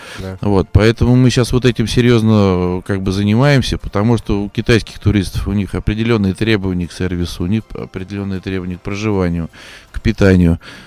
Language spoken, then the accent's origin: Russian; Ivanovo, Ivanovo Oblast, Russia; Тут не знаю, что меня дернуло сказать, что я из Ивана.